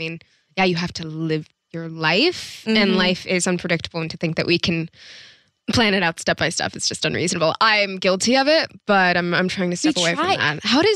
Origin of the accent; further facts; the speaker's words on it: Atlanta, Georgia, United States; now in Los Angeles, United States; I'm from Atlanta, so it's